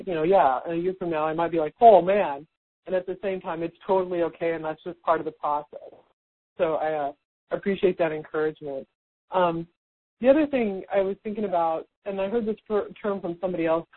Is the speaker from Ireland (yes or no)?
no; Houston, Texas, United States; accent: drawl; You know, I'm from Houston, and I have, you know, kind of a drawl, and I tend to curse, and I'm real direct